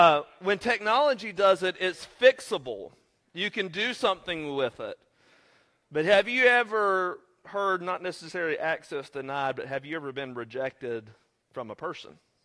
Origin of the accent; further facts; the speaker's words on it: Seagrove, United States; either because of not being able to hear on my right ear or because I'm from Seagrove.